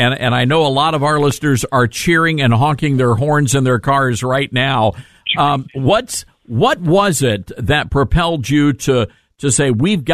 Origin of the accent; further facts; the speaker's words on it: Memphis, Tennessee, United States; I live in Memphis, Tennessee, my hometown, and we broadcast our show from Memphis.